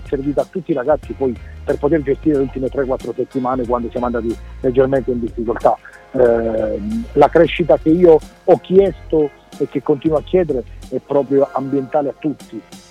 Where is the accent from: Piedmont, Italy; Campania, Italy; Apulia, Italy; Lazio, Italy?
Apulia, Italy; Taranto; Io da Tarantino avevo 14 anni quando si è fatto l'ultimo derby con il Bari.